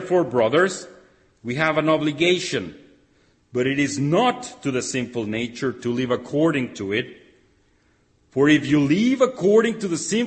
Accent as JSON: {"language": "English", "country": "Mexico", "said": "I come from Mexico"}